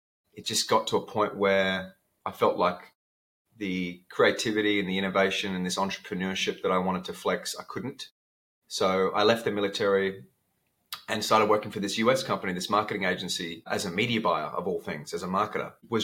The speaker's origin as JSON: {"language": "English", "town": "Sydney", "region": "New South Wales", "country": "Australia", "tie": "born there", "lives_now": "Adelaide, Australia", "said": "So I was born in Sydney on the East Coast, and now I live in Adelaide. So I moved a bit all over the place with the military back in the day and settled in Adelaide because I met my partner here, and we've been here for 5 years now."}